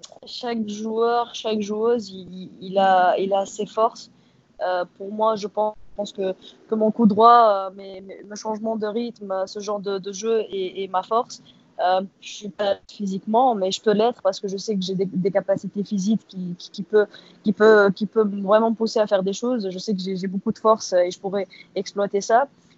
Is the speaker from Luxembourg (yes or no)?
no; Tunisia; je viens de la Tunisie, on n'a pas beaucoup de moyens là-bas